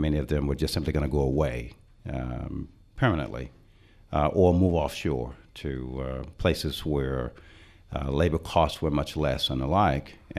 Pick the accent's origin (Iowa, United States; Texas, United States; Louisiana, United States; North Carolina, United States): North Carolina, United States; Winston-Salem; I was fortunate growing up in Winston-Salem to have a climate with two incredible parents